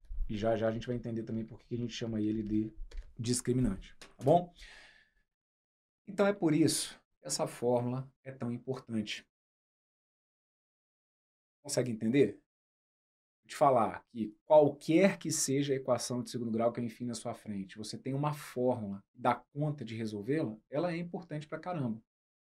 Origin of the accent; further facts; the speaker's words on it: Juiz de Fora, Minas Gerais, Brazil; eu sou de Juiz de Fora, Minas, e próximo a Juiz de Fora tem uma cidade que se chama Barbacena